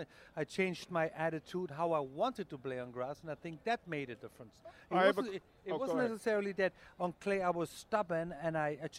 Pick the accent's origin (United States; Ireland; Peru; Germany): Germany; I was born and raised on clay in Germany, and because of the winter, we played on carpet indoors.